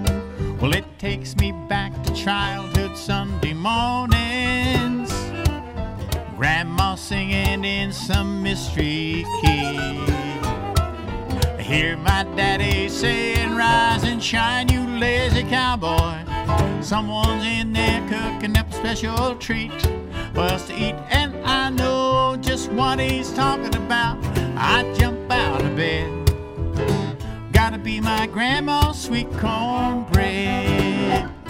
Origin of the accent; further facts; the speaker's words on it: New Mexico, United States; I grew up in New Mexico. I was born and raised and actually never left until I got out of college.